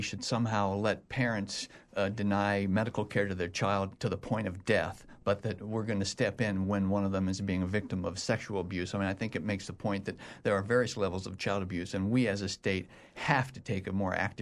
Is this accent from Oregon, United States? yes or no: yes; Oregon, United States; I grew up in Eastern Oregon, and my father, who was a star baseball player, is the same age as Herman Killebrew